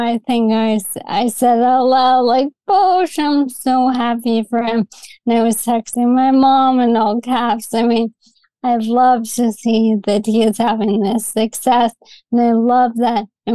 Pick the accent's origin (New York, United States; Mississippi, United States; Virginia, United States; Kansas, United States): New York, United States; New York City; I mean, growing up in New York City, you walk down the street, and dog starts barking.